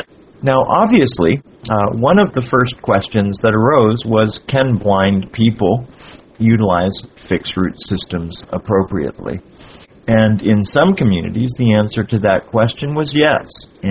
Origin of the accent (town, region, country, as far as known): Miami, Florida, United States